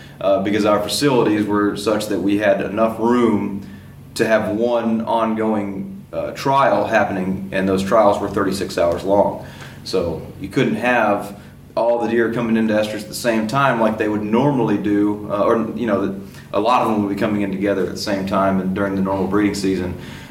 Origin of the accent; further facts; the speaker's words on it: North Carolina, United States; Okay, so yeah, I'm actually from North Carolina